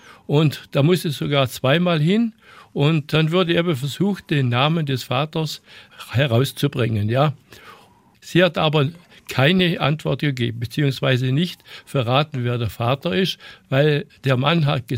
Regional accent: Markdorf, Baden-Württemberg, Germany; born there; ich bin im Krankenhaus in Markdorf geboren.

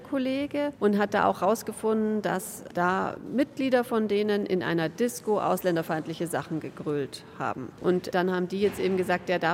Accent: Ingolstadt, Bavaria, Germany; Ich bin aus Ingolstadt. Das ist ja nicht so weit weg von hier.

